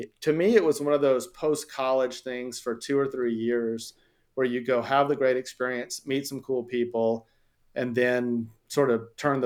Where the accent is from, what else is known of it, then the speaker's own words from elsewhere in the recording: Columbus, Georgia, United States; my congressman I'm from Columbus, Georgia. My congressman had a staff opening.